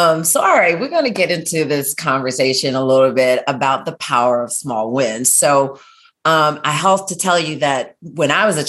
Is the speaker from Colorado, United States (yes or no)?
no; Atlanta, Georgia, United States; I'm from Atlanta. Love Spelman.